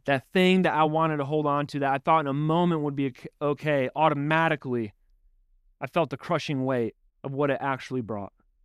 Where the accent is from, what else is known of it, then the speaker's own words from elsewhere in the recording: Midwest, United States; I'm from the Midwest. There's a lot of farmers up there.